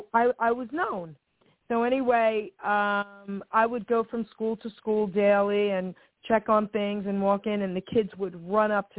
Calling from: New Jersey, United States; I'm calling from New Jersey.

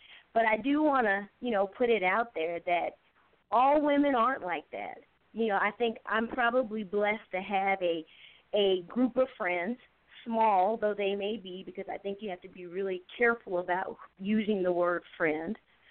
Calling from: Lithonia, Georgia, United States; I'm calling from Lithonia.

